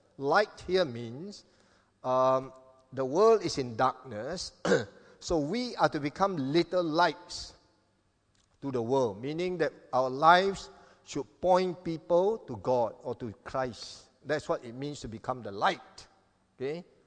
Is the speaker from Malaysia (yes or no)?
yes; Kelantan, Malaysia; I come from the East Coast, Kelantan, so I ate a lot of salted fish.